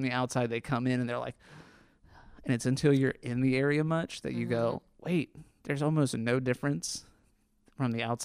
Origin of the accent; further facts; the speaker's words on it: Kentucky, United States; So I would say this is for Cincinnatians and like Cincinnati, so obviously we're from Northern Kentucky.